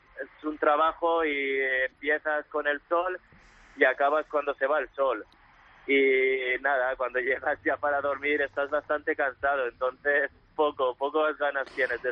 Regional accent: Alcudia de Crespins, Valencian Community, Spain; Yo soy de Valencia. Bueno, de Valencia. Un pueblecito que se llama Alcudia Crespí, pero sí, de provincia de Valencia.

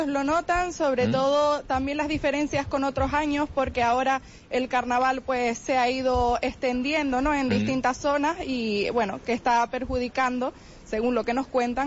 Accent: Canary Islands, Spain; uno como buen canario tiene que cumplir

